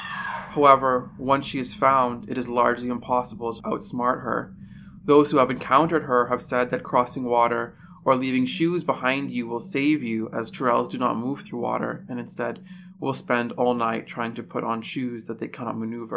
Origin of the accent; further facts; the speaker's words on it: Canada; to like be born and raised in Canada.